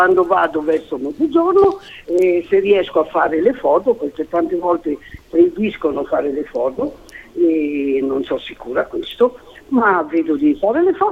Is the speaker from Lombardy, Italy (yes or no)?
no; Rome, Lazio, Italy; Originaria sono nata a Roma e sono cresciuta soltanto un metro e mezzo a Roma, fino a 15 anni.